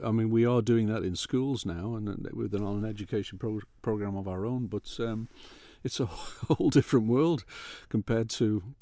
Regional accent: St John's, Isle of Man; Well, I was born in St. John's in the post office just down the road from Timwell Hill.

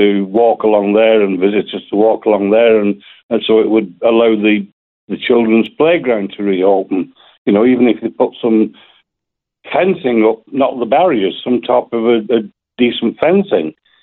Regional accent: Bolton, North West England, United Kingdom; now in Isle of Man; I've been here 40-odd years. I'm from Bolton originally, and I love the place.

